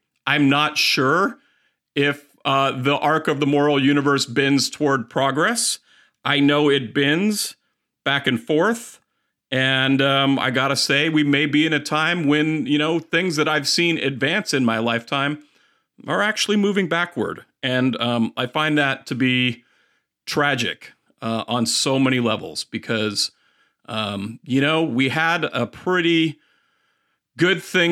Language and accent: English; United States; But, you know, I'm an American, and, I'm not afraid of saying that, despite all that.